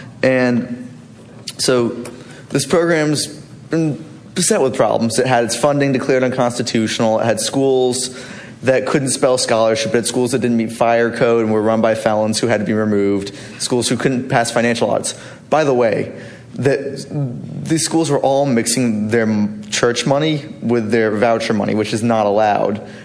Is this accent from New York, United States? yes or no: no; Baton Rouge, Louisiana, United States; lives 25 minutes away from where I grew up in Baton Rouge.